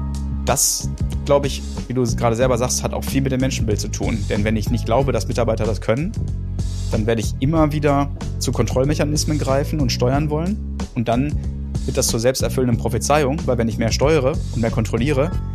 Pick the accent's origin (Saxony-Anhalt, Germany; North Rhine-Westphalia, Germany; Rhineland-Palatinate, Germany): North Rhine-Westphalia, Germany; Gütersloh; Also, ich bin in Gütersloh geboren worden, 1982, bin also jetzt 42 Jahre alt. Und wer Gütersloh kennt, viele kennen es nicht, das ist eine gutbürgerliche, bodenständige, konservative Gegend